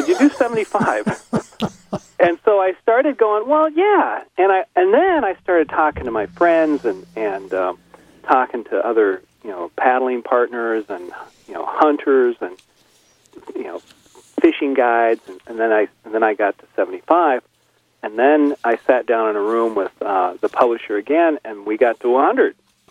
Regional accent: Minnesota, United States; So I wanted to find the things that interest me as a Minnesotan

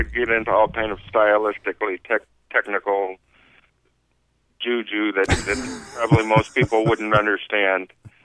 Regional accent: Minneapolis, Minnesota, United States; I grew up in Northeast Minneapolis, which was kind of the enclave of the Ukrainian community in Minneapolis

